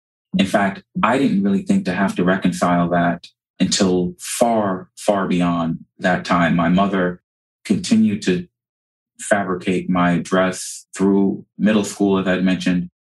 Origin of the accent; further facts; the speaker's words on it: New York City, New York, United States; But I actually grew up in South Jamaica, Queens, New York. And I grew up in that area, which is frankly a notoriously challenged area.